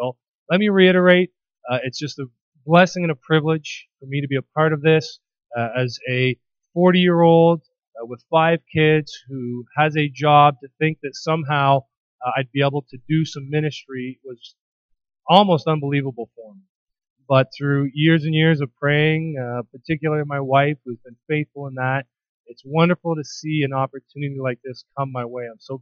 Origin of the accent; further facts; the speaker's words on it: London, Ontario, Canada; I grew up in London, was born and raised here. Both my wife and I have almost spent our entire life within about 2 miles of this church. We still live 2 minutes away